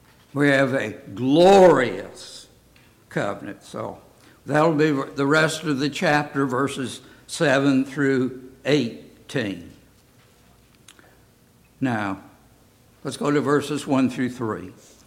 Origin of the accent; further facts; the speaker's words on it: Detroit, Michigan, United States; Now, I grew up in Detroit, Michigan, and I will have to say I liked the new cars and the new car smell